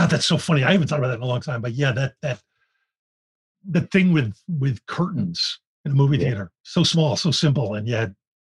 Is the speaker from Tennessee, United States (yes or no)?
no; Philadelphia, Pennsylvania, United States; I'm from Philadelphia. It's one of the first movies I saw by myself in a theater.